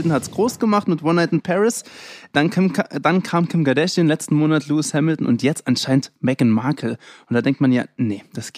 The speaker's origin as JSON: {"language": "German", "region": "Rhineland-Palatinate", "country": "Germany", "said": "Ich komme aus Rheinland-Pfalz übrigens."}